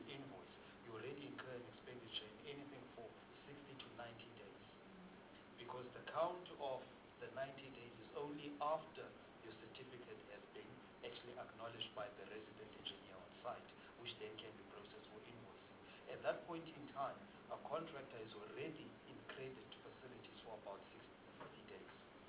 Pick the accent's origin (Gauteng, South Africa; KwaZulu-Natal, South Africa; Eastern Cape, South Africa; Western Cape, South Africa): Eastern Cape, South Africa; I'm from the Eastern Cape, so I can be abused for using, let's say, Eastern Cape municipality.